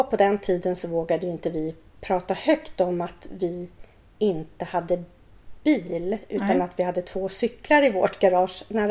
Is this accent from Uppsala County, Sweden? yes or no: no; Stockholm, Stockholm County, Sweden; Jag är uppvuxen i Bandhagen, alltså södra